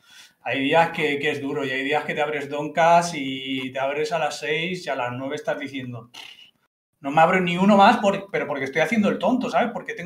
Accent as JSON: {"language": "Spanish", "town": "Menorca", "region": "Balearic Islands", "country": "Spain", "said": "del mar, a lo mejor es eso, el sonido del mar, como soy de Menorca, ¿sabes?"}